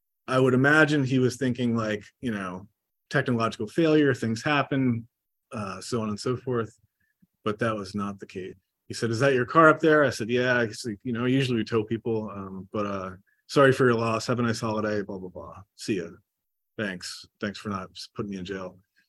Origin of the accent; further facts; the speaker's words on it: Pennsylvania, United States; now in Maryland, United States; I'm from Pennsylvania. I came here from Maryland.